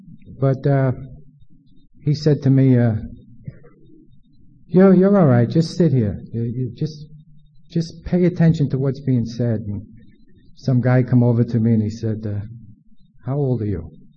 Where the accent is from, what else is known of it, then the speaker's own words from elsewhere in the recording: New York City, New York, United States; You know, I think alcohol taught me one thing growing up in Brooklyn as a young kid.